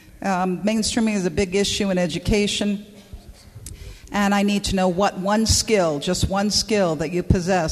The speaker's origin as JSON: {"language": "English", "region": "California", "country": "United States", "said": "from California."}